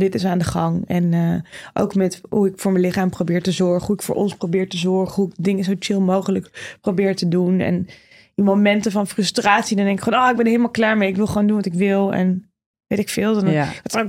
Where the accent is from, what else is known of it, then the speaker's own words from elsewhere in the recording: Friesland, Netherlands; Want ook dan als Fries